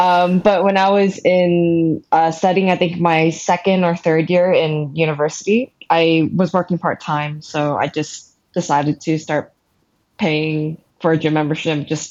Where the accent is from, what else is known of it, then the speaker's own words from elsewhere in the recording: New York, United States; So I was born and raised in New York in the US, and I am the product of immigrant parents.